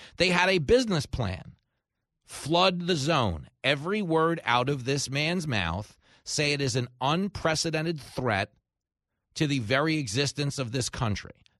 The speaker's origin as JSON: {"language": "English", "region": "New York", "country": "United States", "tie": "born or raised there", "said": "Look at my hometown of New York, where they just indicted a guy on the subway who was protecting women and children against a zombie attacker."}